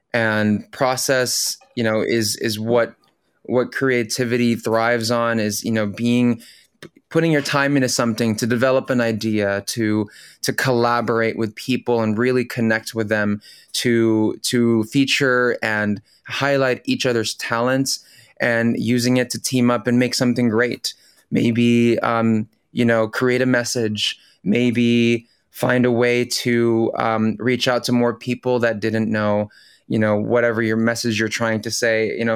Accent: Philippines; first language Tagalog; English is a second language; in Tagalog, my native language.

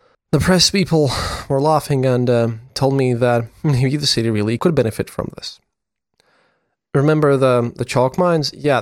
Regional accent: Latvia; English is a second language; after I told them that I'm a journalist from Latvia, I was given a free beer next to my coffee.

